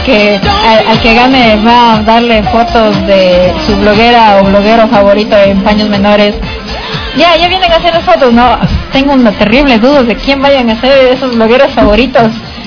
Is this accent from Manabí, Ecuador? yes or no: no; Quito, Pichincha, Ecuador; ya saben que soy de Quito